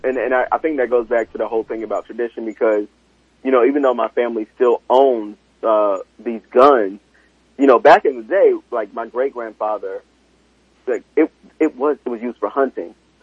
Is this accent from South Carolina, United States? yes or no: yes; South Carolina, United States; I know I'm from South Carolina, and I know my dad and my uncles, like, everybody owns guns